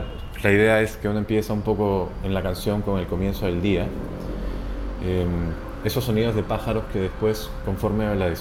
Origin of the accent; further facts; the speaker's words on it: Lima, Peru; define mucho nuestra personalidad como limeños o como gente que vive en Lima y ha decidido que Lima sea su ciudad